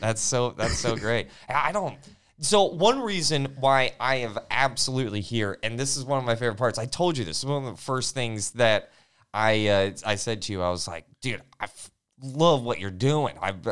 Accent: Florida, United States; I was born and raised in Florida.

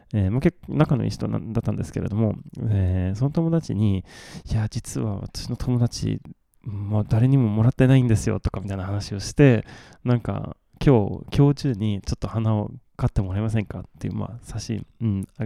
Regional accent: Malmö, Skåne, Sweden; 私が生まれ育ったマルメにしかなかったのかもしれないですね

